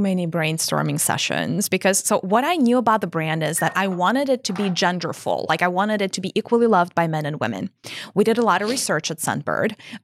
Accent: Russia; Now, I grew up in Russia.

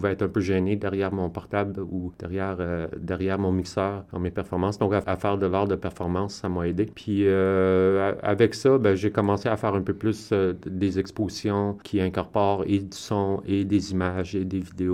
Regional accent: Iqaluit, Nunavut, Canada; Je suis originaire de l'île de Baffin, né à Iqaluit. Ça s'appelait Frobisher Bay avant.

